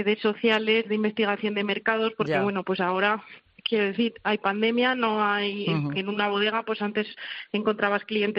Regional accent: Soria, Castile and León, Spain; moved away as an adult; now in Zaragoza, Spain; tengo 24 años, mi vida la tengo en Zaragoza, llevo pues 6 años viviendo aquí porque yo soy de Soria y quieras que no, pues mi vida, mi gente, pues la tengo aquí.

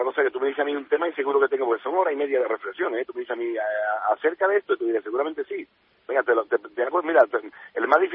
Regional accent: Bilbao, Basque Country, Spain; tú sabes, yo soy de Bilbao

